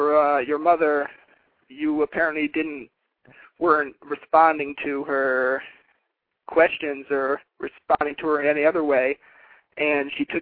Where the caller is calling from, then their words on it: Cambridge, Massachusetts, United States; I'm calling from Boston.